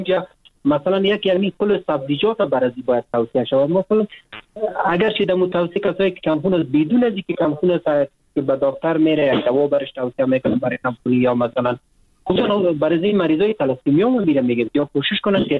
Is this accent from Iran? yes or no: no; Afghanistan